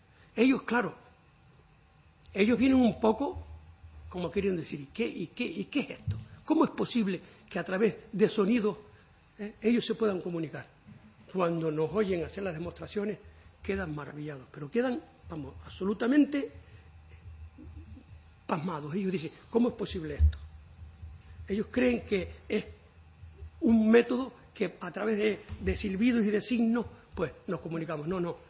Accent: Canary Islands, Spain; señores que somos canarios

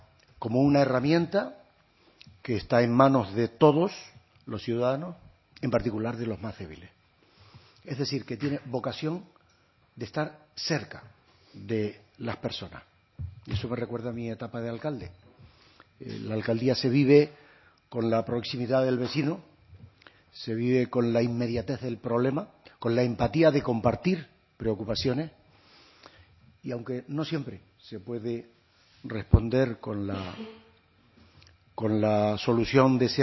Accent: Canary Islands, Spain; Como concejal y como alcalde de mi pueblo, como consejero del Cabildo de mi isla y como viceconsejero del Gobierno de Canarias.

